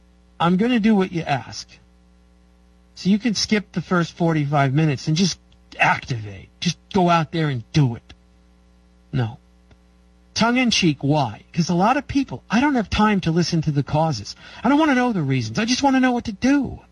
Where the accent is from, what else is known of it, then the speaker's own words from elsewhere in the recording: New York, United States; The fact that I grew up in New York was a problem.